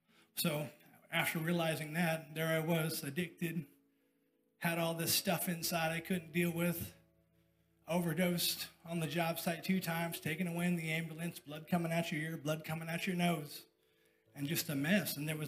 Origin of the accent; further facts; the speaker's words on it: Ann Arbor, Michigan, United States; born there; I was born in Michigan, and Ann Arbor, go blue, nobody, sorry.